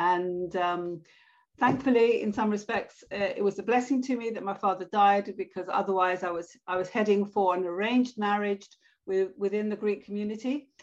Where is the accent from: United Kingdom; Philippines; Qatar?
United Kingdom; England; English is a second language; also born or lived in Cyprus; I was seven when I arrived in England, and I knew not a single word of English